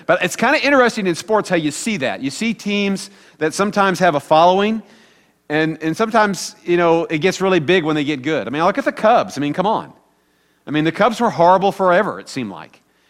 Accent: Midwest, United States; Now, I grew up in the Midwest, as many of you know, and I'm a Chiefs fan

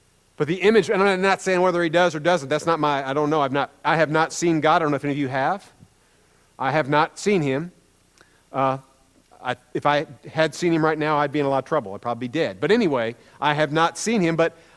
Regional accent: Midwest, United States; I grew up in Tornado Alley. Many of you probably know that, in the Midwest.

